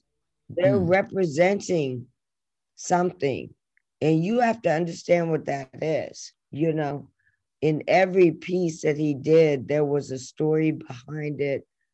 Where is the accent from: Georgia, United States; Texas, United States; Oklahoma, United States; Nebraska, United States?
Georgia, United States; Atlanta; also born or lived in Boston, United States / New York, United States; you know, I was born in Boston and I lived in New York and then I lived in Atlanta and grew up and graduated.